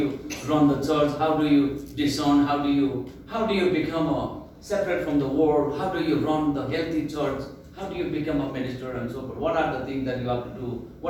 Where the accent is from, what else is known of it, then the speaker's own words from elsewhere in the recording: Nepal; Not that you can tell I'm from Nepal either, do you?